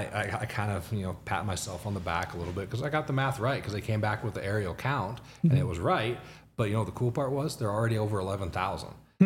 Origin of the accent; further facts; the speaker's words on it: Wyoming, United States; I grew up in Southwest Wyoming.